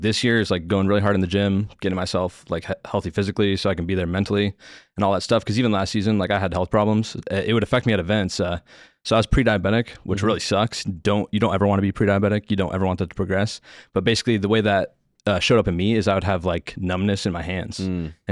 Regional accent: Seattle, Washington, United States; I'm originally from Seattle.

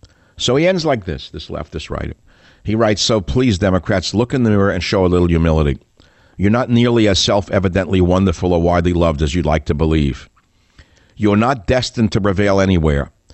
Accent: United States; I think as an American, they're not so wrong.

